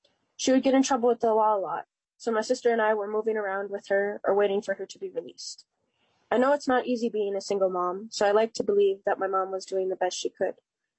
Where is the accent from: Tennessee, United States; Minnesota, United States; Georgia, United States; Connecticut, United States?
Minnesota, United States; Bemidji; I was born in Bemidji, Minnesota, and have lived here for most of my life.